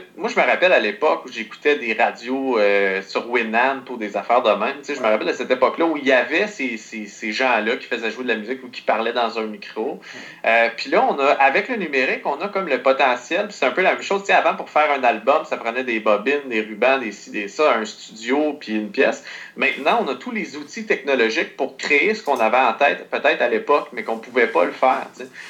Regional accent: Quebec, Canada; On est trois musiciens de la région d'Outaouais.

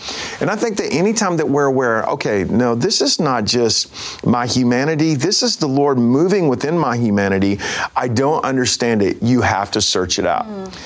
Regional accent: Texas, United States; I'm from Texas, so I like to say the whole enchilada.

